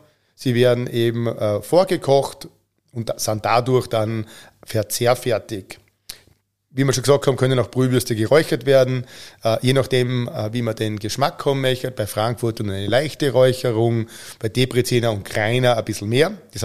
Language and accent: German; Austria; sind aber auch bei uns in Österreich oder bei uns in der Fleischerei Buchberger sehr populär.